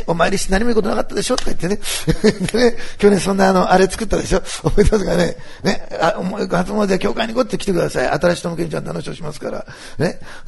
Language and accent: Japanese; Osaka, Japan; せっかく兵庫に行くんだから、ね、ふるさとの大阪でも福音を語れたらいいなって